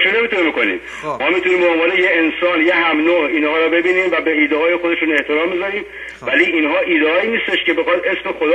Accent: Iran; now in Europe; من خودم یک شخصی بودم که بالاخره در ایران دنیا اومدم و با مذهب اسلام بزرگ شدم.

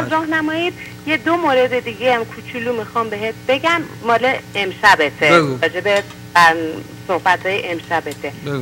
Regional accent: Iran; فکر میکنم که مثلا ما هممون ایرانی هستیم.

